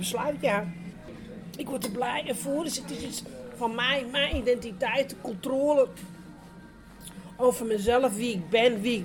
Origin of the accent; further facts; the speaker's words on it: Greece; Ik ben ook Grieks, want mijn zus zegt ook vaak als we bonje hebben van, ja, je lijkt op je vader, je bent een echte Griekse.